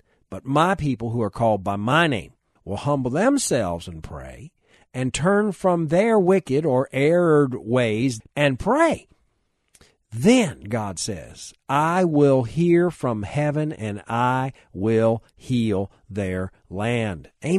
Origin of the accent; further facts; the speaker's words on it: United States; before anything else, before I'm even an American, I am a Christian.